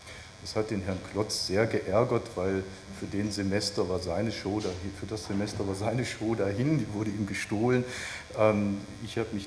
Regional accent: North Rhine-Westphalia, Germany; Ich bin im Ruhrgebiet geboren und dann las ich diese Zeilen und traf immer wieder auf den Dialekt, mit dem ich zumindest meine ersten Lebensjahre verbracht habe

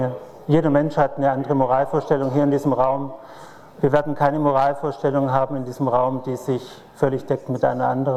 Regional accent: Baden-Württemberg, Germany; Ich komme aus dem Schwabenland ursprünglich

